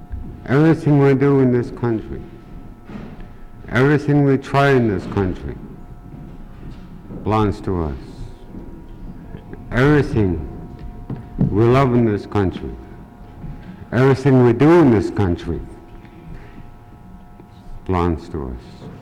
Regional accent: Haines, Alaska, United States; I'm from I'm a Klingit from Haines.

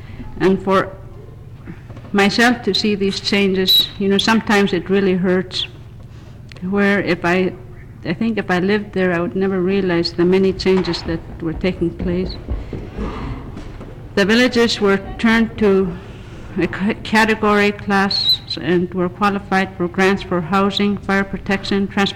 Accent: Allakaket, Alaska, United States; born there; I was born in Allakaket at my grandfather's log home, as my parents in those days did not own a building in the village.

